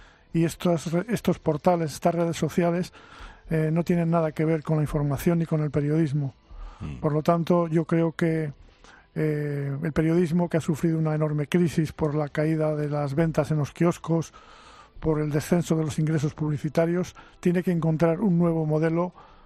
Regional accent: Miranda de Ebro, Castile and León, Spain; born there

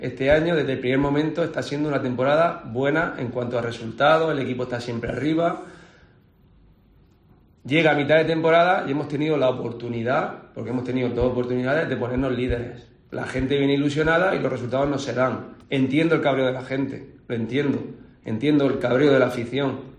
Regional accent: Region of Murcia, Spain; yo soy murciano, murcianista

